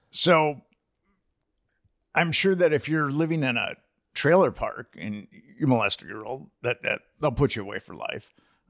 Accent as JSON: {"language": "English", "region": "Minnesota", "country": "United States", "said": "I'm a Minnesotan and Target began in Minnesota."}